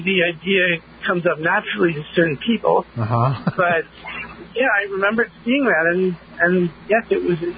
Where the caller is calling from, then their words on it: Bronx, New York, United States; I'm calling from the Bronx.